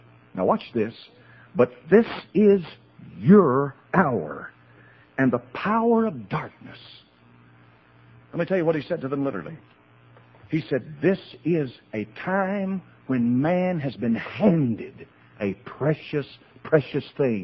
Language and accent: English; United States; God bless America. I'm an American.